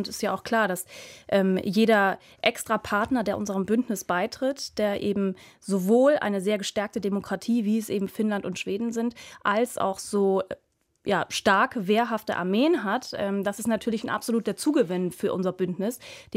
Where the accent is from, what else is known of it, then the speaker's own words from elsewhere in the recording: Hamburg, Germany; ich komme selbst aus Hamburg, darum darf ich das sagen, als typischen unterkühlten Hanseaten.